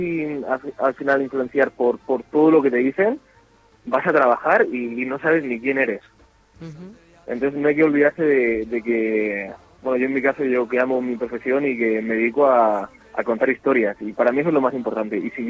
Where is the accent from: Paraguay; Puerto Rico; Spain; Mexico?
Spain; Murcia, Region of Murcia; now in Madrid, Spain; Yo vivo en Madrid. Soy de Murcia, que es una ciudad que está lejos de España, sí. Pero vivo en Madrid.